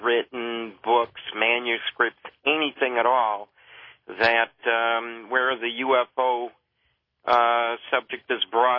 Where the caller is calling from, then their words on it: Chicago, Illinois, United States; I'm phoning from Chicago.